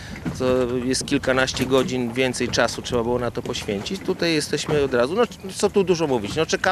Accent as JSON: {"language": "Polish", "town": "Elbląg", "region": "Warmian-Masurian Voivodeship", "country": "Poland", "said": "Jesteśmy z Elbląga i przypłynęliśmy jednostką Bawaria."}